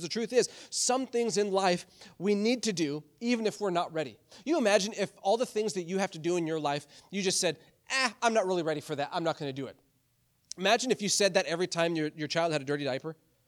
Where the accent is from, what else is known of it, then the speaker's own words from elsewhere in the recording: Michigan, United States; and I grew up in Michigan, there was plenty of people that lived in pole barns